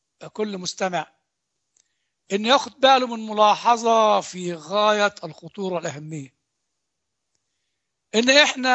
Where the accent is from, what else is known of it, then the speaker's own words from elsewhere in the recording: Old Cairo, Cairo Governorate, Egypt; انا اعرف انسان كان ساكن عندنا في مصر القديمة